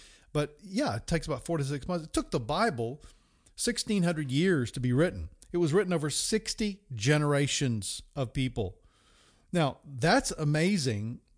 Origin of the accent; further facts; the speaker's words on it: United States; growing up in America during the 60s, yes, I'm a very, very old man.